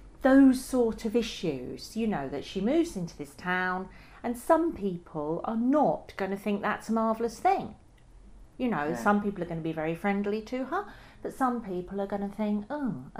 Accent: Thanet, South East England, United Kingdom; I grew up in Thanet. I wasn't born there, but my parents came down when I was a child, so I went to school there.

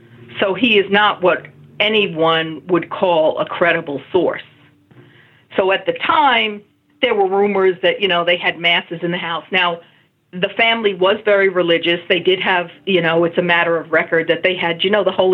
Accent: College Point, New York, United States; My hometown of College Point, Queens, which is about 35 miles away from Amityville

